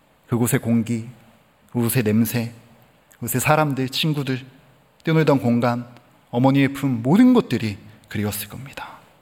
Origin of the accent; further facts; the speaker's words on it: Pyeongtaek, Gyeonggi Province, South Korea; also born or lived in Ansan; 저는 이제 고향이 평택인데요. 정확히는 송탄입니다. 거기서 초등학교 4학년 때까지 다니다가 안산으로 제가 전학을 가게 됐습니다.